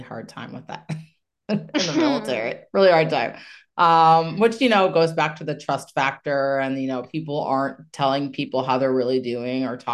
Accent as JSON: {"language": "English", "region": "Iowa", "country": "United States", "tie": "born or raised there", "said": "I grew up in the Midwest."}